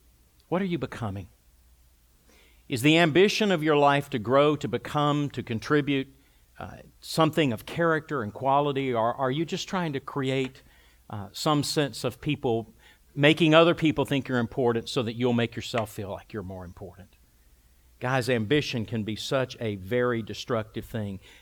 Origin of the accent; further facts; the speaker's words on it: the South, United States; I grew up in the South. And from my childhood, I have to say, I like fried in my mouth.